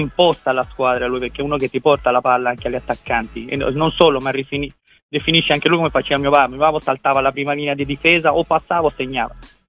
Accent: Florence, Tuscany, Italy; born there; Bravissimo, infatti sono nato a Firenze io.

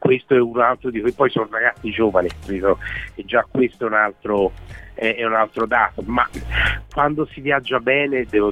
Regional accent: Florence, Tuscany, Italy; e poi noi che veniamo da Firenze, insomma, di vedere la roba degli altri, insomma.

